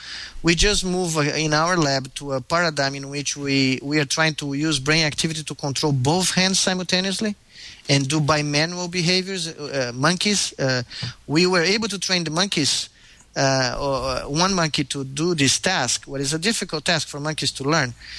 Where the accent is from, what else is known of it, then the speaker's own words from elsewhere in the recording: Brazil; born there; English is a second language; I was born in Brazil, and we are from the tropics, and there's a lot of light there.